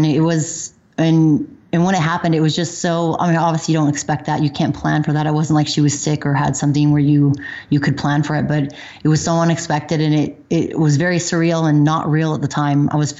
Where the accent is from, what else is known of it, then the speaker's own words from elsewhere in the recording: Montana, United States; We grew up in Montana. So most of our friends and family from there